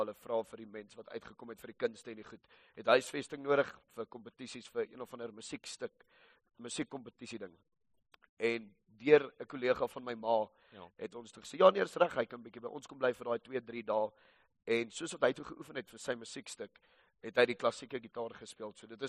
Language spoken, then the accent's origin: Afrikaans; Pretoria, Gauteng, South Africa; Ek het in Verre Glen groot geword, daar in die ooste van Pretoria. Ek het vir 21 jaar in dieselfde huis gebly. Saam met beide my ouers.